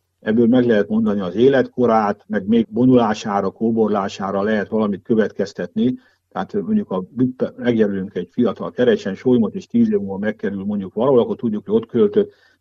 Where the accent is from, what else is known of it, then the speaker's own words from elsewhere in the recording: Budapest, Hungary; én Budapesten a Péterhegy környékén nőttem fel, ott is rengeteg űrge volt